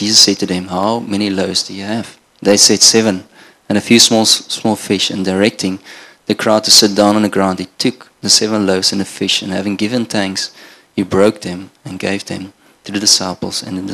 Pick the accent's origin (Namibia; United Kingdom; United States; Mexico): Namibia; now in South Africa; And I come from Namibia. So I grew up in Namibia. There's not much rain in that country. And I've been in South Africa now for a while